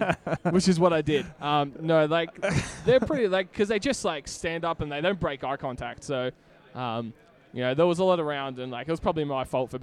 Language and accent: English; Australia; I'm probably not as hardcore Australian as I should be, but I'll give it a crack.